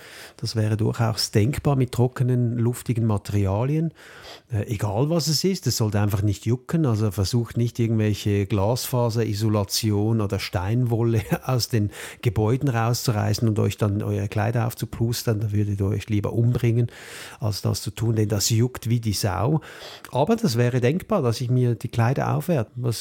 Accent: Switzerland; bei uns in der Schweiz

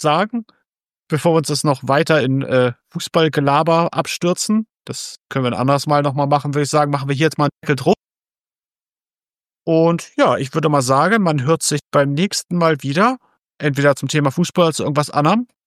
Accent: Dortmund, North Rhine-Westphalia, Germany; ich als Dortmunder

